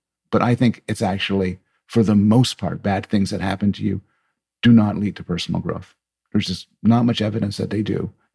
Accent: Canada; I'm Canadian

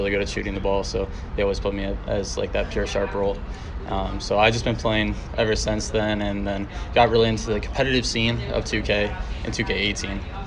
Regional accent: Aurora, Ohio, United States; also born or lived in Indianapolis; I'm from Aurora, Ohio. It's like 30 minutes away from Cleveland. Small town.

